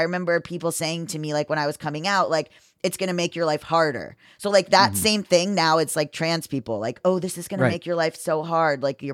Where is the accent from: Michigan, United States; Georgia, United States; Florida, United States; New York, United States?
Florida, United States; I'm from Florida, and I have been alarmist in the past.